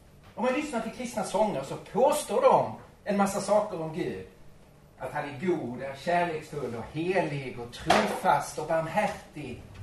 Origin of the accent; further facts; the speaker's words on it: Skåne, Sweden; born there; Jag kommer ju från Sverige. Jag är född nere i Skåne, så en del svenskar tycker att man är halvdansk.